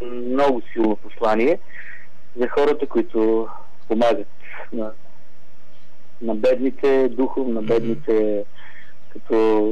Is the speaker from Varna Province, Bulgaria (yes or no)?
no; Vratsa, Vratsa Province, Bulgaria; две песни от моя роден край, от Враца